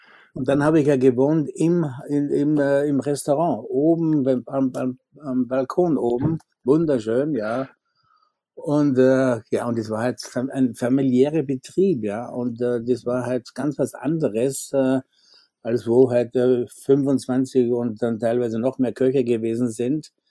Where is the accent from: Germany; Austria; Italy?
Austria; Als Österreicher war es ja nicht, wir waren ja nicht in der EU.